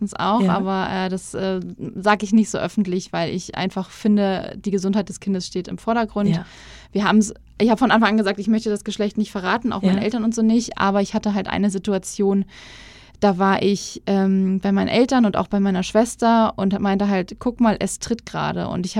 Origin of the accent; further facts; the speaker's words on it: Lübeck, Schleswig-Holstein, Germany; Wir werden in der Zwischenzeit auch in meine Heimat nach Lübeck wieder ziehen, weil da einfach meine Familie auch ist